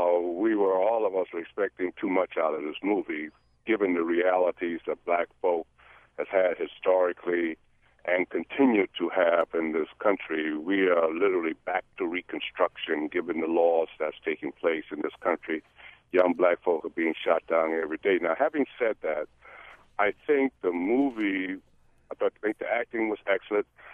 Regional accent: South Carolina, United States; I'm from South Carolina. I grew up during that time.

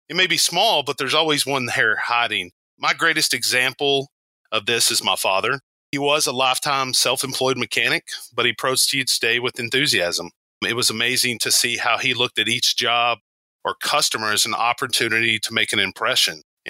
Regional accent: Burleson, Texas, United States; also born or lived in McKinney; So I was born in McKinney, Texas, but then moved to Burleson when I was six. And so I've been here for 35 years now.

